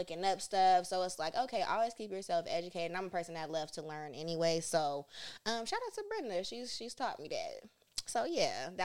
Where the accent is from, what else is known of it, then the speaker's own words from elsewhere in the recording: Stockton, California, United States; So, like, growing up in Stockton, you know, it was either you in the sports and you're doing this, or it's like you outside and like that gang banging type environment